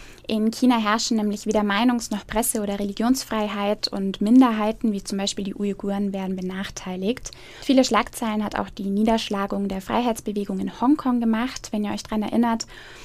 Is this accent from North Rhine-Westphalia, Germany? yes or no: no; Eckersmühlen, Bavaria, Germany; und das ist tatsächlich auch mein Heimatort und da ist man als Eckersmühlner natürlich nochmal besonders stolz drauf.